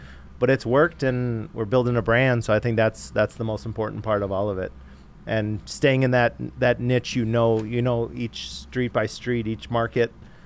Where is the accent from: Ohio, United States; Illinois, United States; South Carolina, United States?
Illinois, United States; Chicago; now in Highland Park, United States; So me and my wife, I'm from Chicago. We live in Highland Park, Illinois.